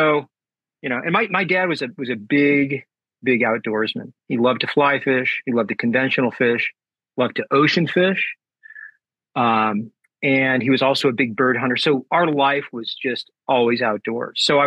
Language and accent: English; San Diego, California, United States; And I guess it was just kind of part of growing up in San Diego and Southern California, lots of just stuff that we were exposed to.